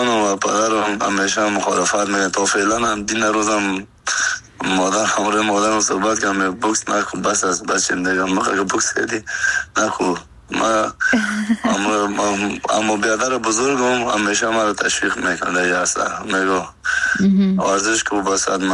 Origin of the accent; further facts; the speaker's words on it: Afghanistan; moved away as an adult; از سن خورترکی از 14 سالگی تا که از افغانستان برام آمدیم 20 ساله بودم